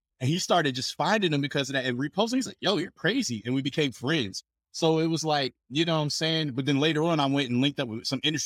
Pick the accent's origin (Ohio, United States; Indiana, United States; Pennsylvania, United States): Ohio, United States; Columbus; Cause like I was a kid I'm from Ohio. So Ohio, Columbus, Ohio.